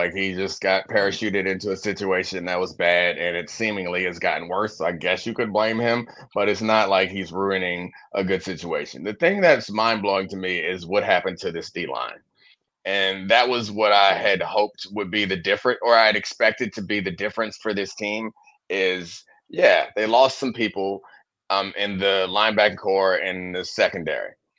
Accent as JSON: {"language": "English", "town": "Baltimore", "region": "Maryland", "country": "United States", "tie": "born or raised there", "lives_now": "Washington, United States", "said": "I grew up in Baltimore. I live in DC now"}